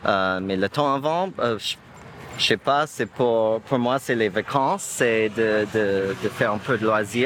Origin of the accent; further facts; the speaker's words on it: United States; French is a second language; je suis américain, j'habite aux États-Unis